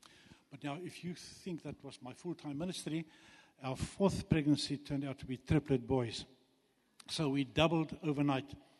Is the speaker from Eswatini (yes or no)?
yes; Eswatini; I grew up in Swaziland on a farm.